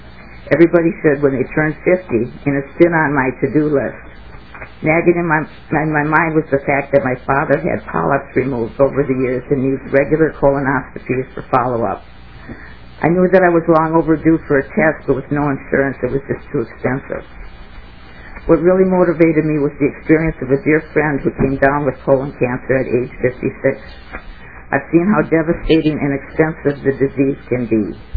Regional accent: Minnesota, United States; I grew up in Minnesota, and I've lived here all my life. I live in Little Canada right now.

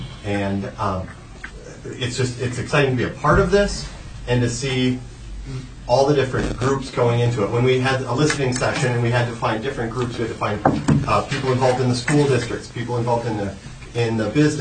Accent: Minneapolis, Minnesota, United States; I grew up in Minneapolis, and some of the most memorable times was when my school would take the trip to the Science Museum.

